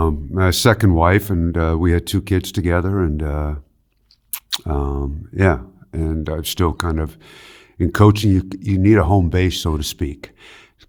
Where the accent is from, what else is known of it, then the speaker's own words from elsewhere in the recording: Canada; And growing up in Canada, that's what we do. We play hockey.